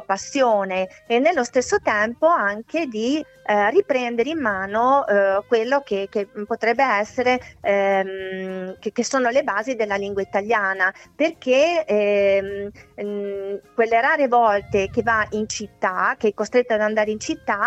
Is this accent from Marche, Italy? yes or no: no; Veneto, Italy; born there; sono nata in Polesine, è la mia terra, sono le mie radici.